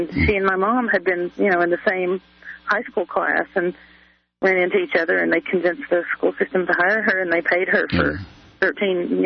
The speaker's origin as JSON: {"language": "English", "region": "West Virginia", "country": "United States", "said": "Well, I went to public school, and I'm from West Virginia, and I lived in southern West Virginia. My dad was a coal miner."}